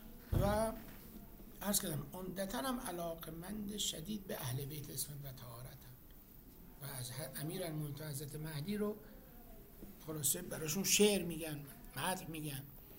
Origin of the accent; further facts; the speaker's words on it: Iran; ما شیعه هستیم، از ایران آمدیم